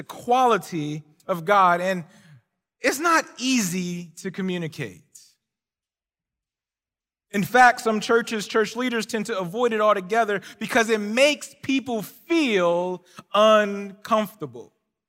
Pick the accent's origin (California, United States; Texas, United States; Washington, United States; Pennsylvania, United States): Pennsylvania, United States; Philadelphia; Although I'm not from here, I'm from the East Coast, Philadelphia to be exact, West Philadelphia to be exact.